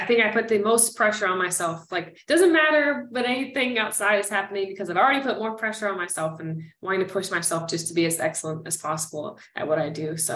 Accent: Raleigh, North Carolina, United States; now in Charlotte, United States; I grew up pretty much here in North Carolina in Raleigh. Like, I haven't moved too far. I went to college in Raleigh, then I've moved around a little bit, and now I'm in Charlotte.

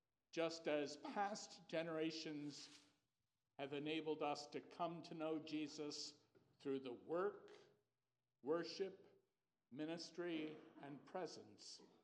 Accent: Poughkeepsie, New York, United States; Some of you know I grew up in the First Presbyterian Church of Poughkeepsie.

